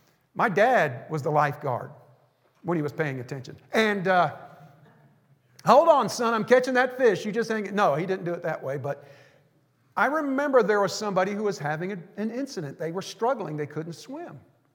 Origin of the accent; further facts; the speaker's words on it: Tampa, Florida, United States; Many of y'all knew I grew up in Florida. I was raised in Tampa. Florida is a state that is surrounded on three sides with water.